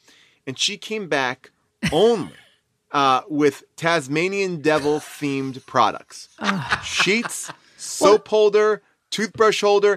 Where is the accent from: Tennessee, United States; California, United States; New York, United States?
New York, United States; I was from Long Island, so it wasn't that far of a trip.